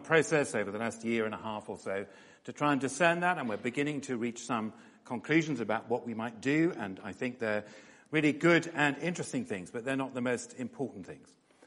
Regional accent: Yorkshire and the Humber, United Kingdom; I say that as a Yorkshireman.

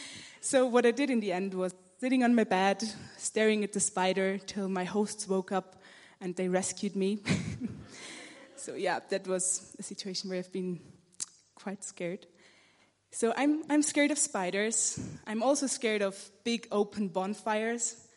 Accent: Austria; English is a second language; my English sounds a bit weird, that is because I'm from Austria and English is not my first language.

